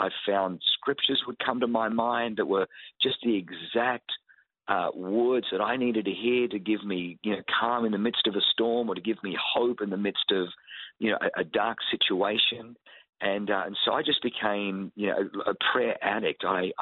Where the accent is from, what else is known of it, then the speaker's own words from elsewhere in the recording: Australia; growing up in Australia, which is a fairly secular culture